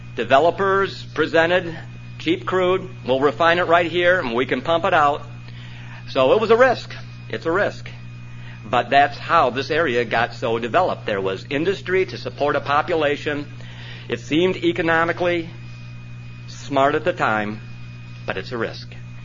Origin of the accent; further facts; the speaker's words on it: Detroit, Michigan, United States; Now, I don't live in California. You heard I come from Detroit. Detroit's kind of flat.